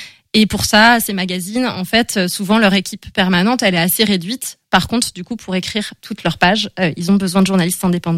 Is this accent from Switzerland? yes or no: no; Le Fief-Sauvin, Pays de la Loire, France; J'ai grandi dans les Mauges, avec tout un petit circuit. Donc, ma commune d'origine, c'est le Fief-Sauvin. Et après, j'ai fait mon collège et mon lycée à Beaupréau, comme on dit chez nous.